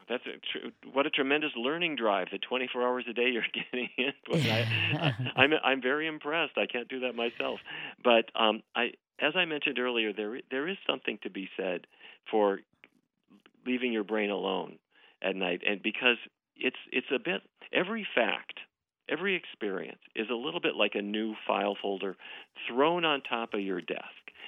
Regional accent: North Dakota, United States; I grew up in North Dakota. I come from a long line of cattle ranchers.

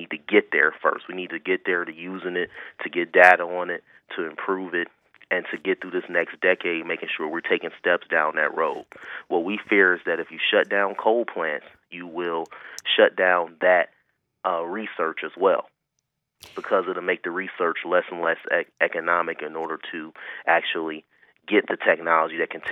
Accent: Cleveland, Ohio, United States; I grew up in Cleveland in the 80s and 90s

